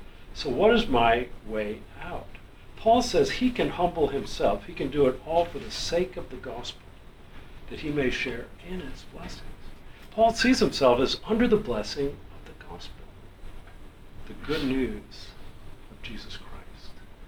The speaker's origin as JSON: {"language": "English", "country": "United States", "said": "Not only am I a Navy guy, but I'm an American."}